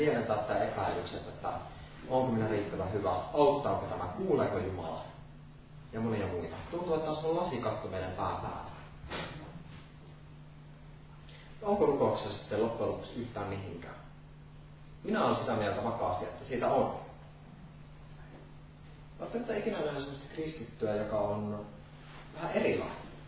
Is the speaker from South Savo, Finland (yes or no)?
no; Kuopio, North Savo, Finland; also born or lived in Kotka; minä asun Kuopiossa, olen syntynyt Kuopiossa. Varhaislapsuuteni asuin Kotkassa.